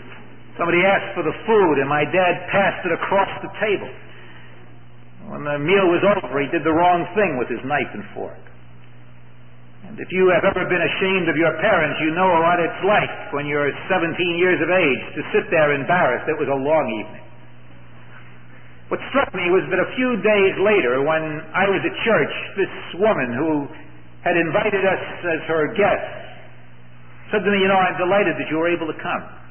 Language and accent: English; New York City, New York, United States; born or raised there